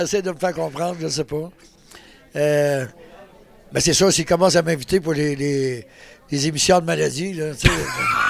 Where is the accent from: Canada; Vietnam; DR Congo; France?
Canada; Quebec; moi, chez moi, je suis gaspésien, alors ils ont toujours écouté que du country, mais francophone, québécois